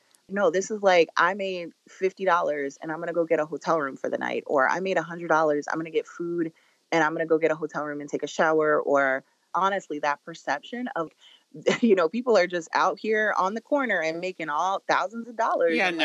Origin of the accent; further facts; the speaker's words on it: Chicago, Illinois, United States; I'm somebody who is a second generation South Sider and spent a lot of my time as a teenager growing up in the South Suburbs.